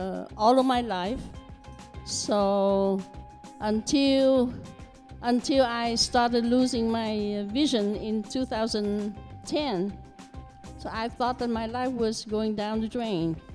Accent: Vietnam; first language Vietnamese; English is a second language; moved away; I originally came from Vietnam. And when I was in sixth grade, I learned French and English because I came from Vietnam.

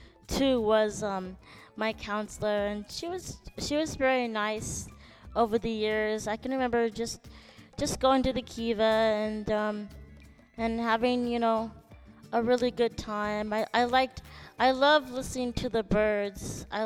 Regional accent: Castro Valley, California, United States; I'm actually from Castro Valley, California.

